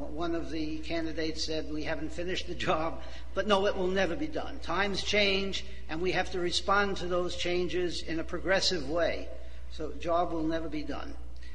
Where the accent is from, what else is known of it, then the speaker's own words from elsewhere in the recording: Long Island, New York, United States; an independent candidate. I'm from Long Island.